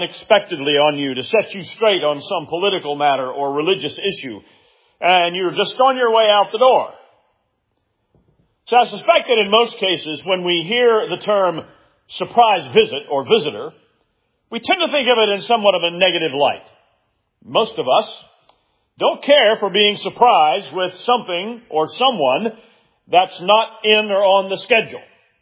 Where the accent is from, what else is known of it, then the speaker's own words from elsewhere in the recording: Columbia, South Carolina, United States; when I was at the University of South Carolina, I worked part-time downtown Columbia, my hometown, at a place that was a bookstore and office supply store.